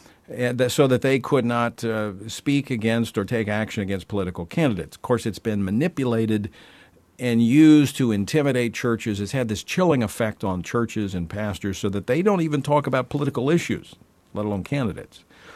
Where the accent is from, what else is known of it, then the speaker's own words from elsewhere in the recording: Baton Rouge, Louisiana, United States; for those of you back in my hometown around Baton Rouge